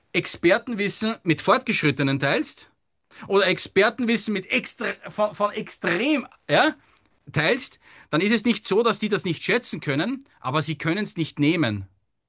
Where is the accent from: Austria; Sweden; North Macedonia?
Austria; Lower Austria; eine Nacht mit den Kursteilnehmern in den Tiroler Bergen als Niederösterreicher schwarz gekämpft